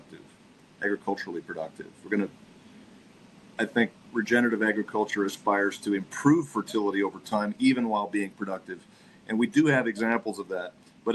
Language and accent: English; Helmville, Montana, United States; I guess being so sheltered and growing up in Helmville, I started to see a little bit more of the world.